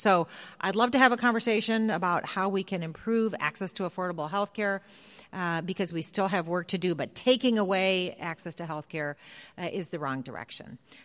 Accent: Oregon, United States; You know, I'm here from Oregon, and I happen to be a Democrat

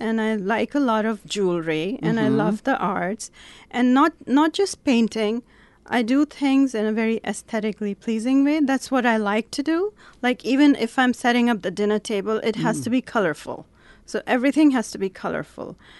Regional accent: Karachi, Sindh, Pakistan; Yes, yes. I grew up in Pakistan in a city called Karachi.

